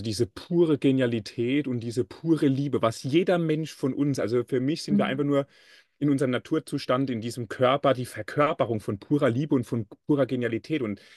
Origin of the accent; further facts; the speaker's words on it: Hesse, Germany; in meinen Lebensort, wo ich als Hesse 30 Jahre gelebt habe